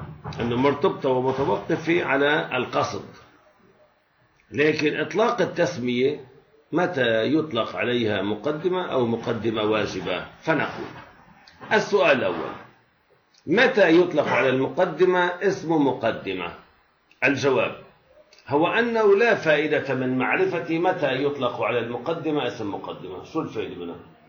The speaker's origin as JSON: {"language": "Arabic", "town": "Beirut", "region": "Beirut Governorate", "country": "Lebanon", "said": "لأنه أنا بيروتي بالنهاية ساحلي، يعني كل عمرنا على البحر"}